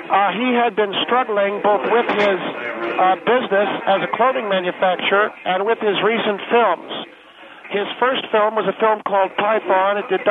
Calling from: Dallas, Texas, United States; I'm calling you from Dallas, Texas, this evening.

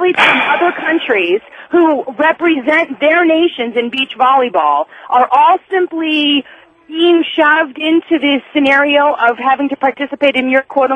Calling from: Tucson, Arizona, United States; I'm calling from Tucson, Arizona.

